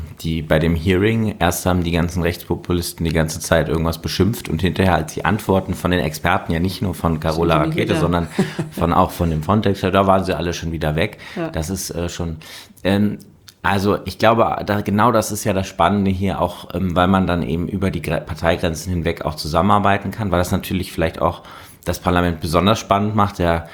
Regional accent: North Rhine-Westphalia, Germany; im Landtag, wo ich herkomme in Nordrhein-Westfalen

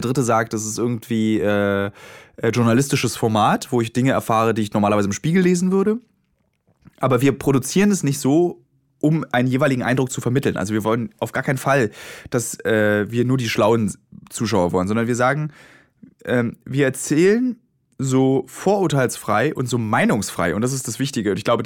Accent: East Germany, Germany; ich bin in der DDR aufgewachsen, ich hatte Russisch in der Schule

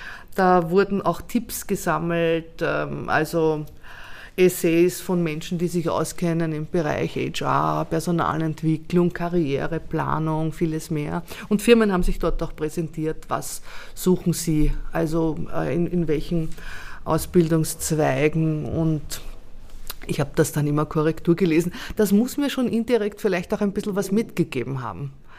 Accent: Mödling, Lower Austria, Austria; born there; Ich bin ja eine gebürtige Mödlingerin

